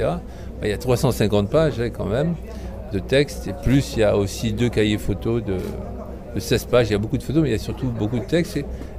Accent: Italy; now in Paris, France; De la façon dont les immigrés qui venaient d'Italie, puisque je viens d'Italie, ont vécu leur intégration, mais aussi bon, mon arrivée à Paris

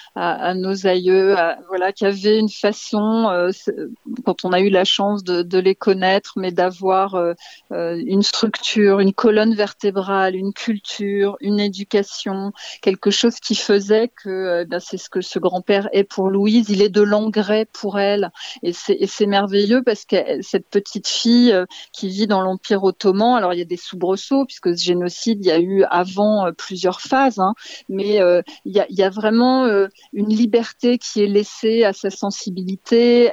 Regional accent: France; Je suis française, ma mère est française, j'ai un père qui a des origines libanaises et arméniennes

